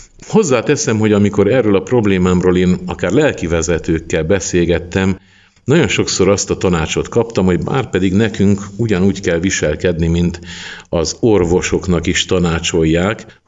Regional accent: Baia Mare, Maramureș, Romania; én egy olyan egyházközségben nőttem fel, ahol szomjazták mondjuk úgy a programokat, hát nyilván persze az istenes programokat, de akár kulturális programokat is Nagybányán, a Krisztus Király templomban

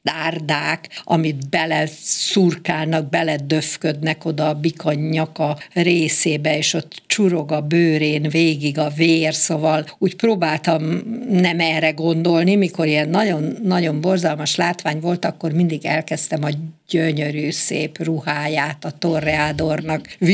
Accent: Hungary; Kikértem magamnak, hogy én magyar vagyok, minden.

